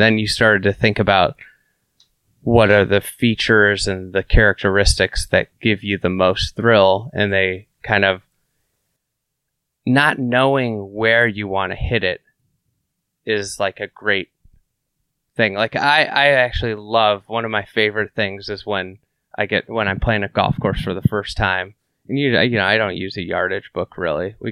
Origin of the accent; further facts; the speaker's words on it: Lake Bluff, Illinois, United States; I grew up in Lake Bluff, so I got to play Shore Acres as a kid.